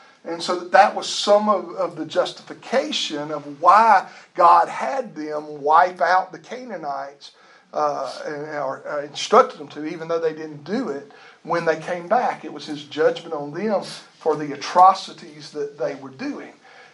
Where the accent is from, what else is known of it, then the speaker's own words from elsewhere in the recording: Louisiana, United States; growing up in South Louisiana, I never was around snow or ice very much.